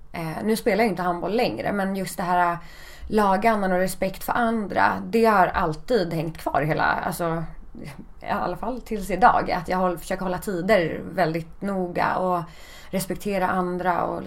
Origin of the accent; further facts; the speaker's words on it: Haninge, Stockholm County, Sweden; Jag är från Stockholm. Mm. Jag är uppvuxen i Haninge.